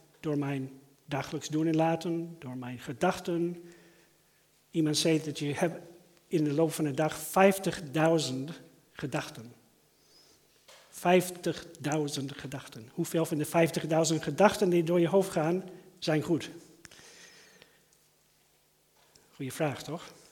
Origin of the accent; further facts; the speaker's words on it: United States; Dutch is a second language; now in Stadskanaal, Netherlands; hoort dat ik heb een accent. Ik kan het niet verbergen. Allard kan het niet wegfilteren. Ik kom oorspronkelijk uit Amerika.